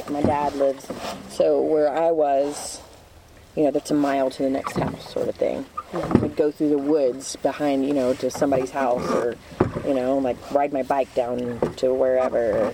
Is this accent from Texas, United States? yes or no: yes; Mount Pleasant, Texas, United States; Mount Pleasant, Texas. It's nowhere.